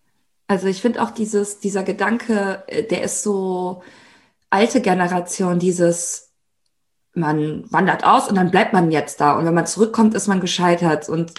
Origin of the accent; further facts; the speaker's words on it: Italy; ich bin ja Italienerin.